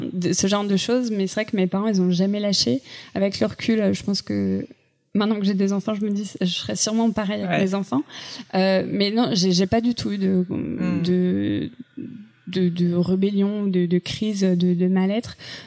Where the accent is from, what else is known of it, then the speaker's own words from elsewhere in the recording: Paris, Île-de-France, France; also born or lived in Aubervilliers / Reims; Région parisienne, ce qui fait que moi j'ai grandi Paris, région parisienne. Ouais. Je suis partie vivre à Reims au collège.